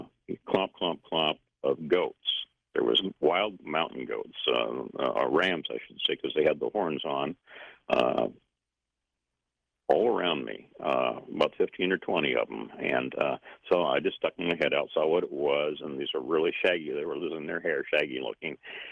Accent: Marquette, Michigan, United States; I'm from Michigan. Marquette, Michigan.

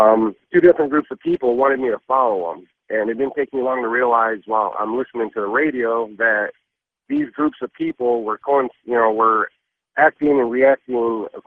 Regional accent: Detroit, Michigan, United States; now in New Jersey, United States; But like I said, I live in New Jersey now. I grew up in Michigan.

